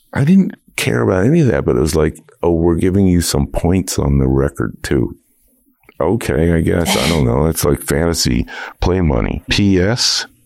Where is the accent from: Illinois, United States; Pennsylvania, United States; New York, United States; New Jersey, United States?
New Jersey, United States; Princeton; You know, I grew up in Princeton, New Jersey, and I was in musical theater in the town.